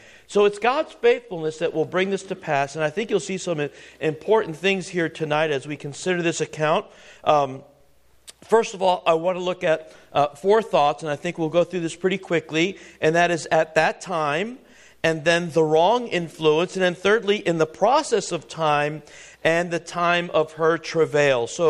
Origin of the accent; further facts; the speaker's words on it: North Miami Beach, Florida, United States; Listen, I grew up in North Miami Beach, Florida.